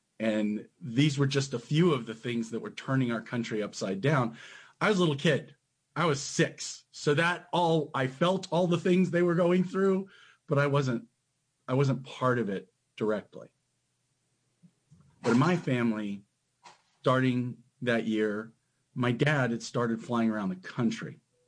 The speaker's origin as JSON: {"language": "English", "town": "Providence", "region": "Rhode Island", "country": "United States", "moved": "yes", "said": "I was from Providence, Rhode Island, a relatively big city with giant history, and we were moving to this little rural town that barely had streetlights."}